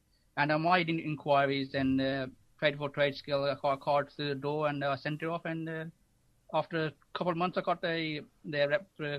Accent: Slough, South East England, United Kingdom; I come from Slough, just around the corner from Windsor Castle.

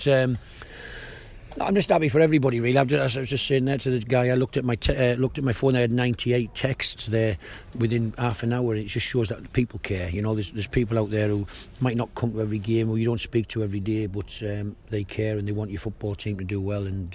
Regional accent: Middlesbrough, North East England, United Kingdom; I'm from Teesside, Middlesbrough. It's an industrial area.

